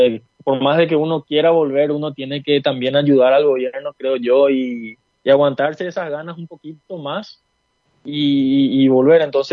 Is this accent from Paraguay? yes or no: yes; Ayolas, Misiones, Paraguay; also born or lived in Ciudad del Este; Sí, yo nací en Ciudad del Este, pero yo soy ayolense, yo viví en Ayolas desde que yo me acuerdo, ¿no? Yo no tengo amigos en Ciudad del Este, sí, familiares, pero mis amigos, mi educación, todo fue en Ayolas.